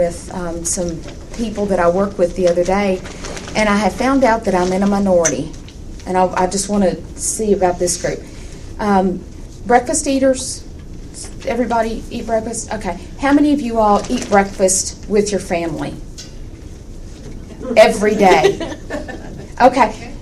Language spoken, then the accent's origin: English; the South, United States; we're from the South, and, you know, we like our fat.